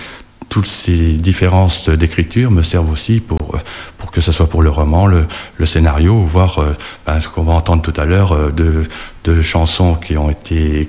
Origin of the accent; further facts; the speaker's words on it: Delme, Grand Est, France; Alors je suis de Delme, près de Château-Salin, si ça parle à certaines personnes.